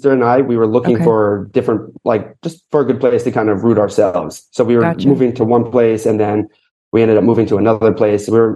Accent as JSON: {"language": "English", "town": "Springfield", "region": "Pennsylvania", "country": "United States", "said": "And then I was actually from Philadelphia, right outside of Philly."}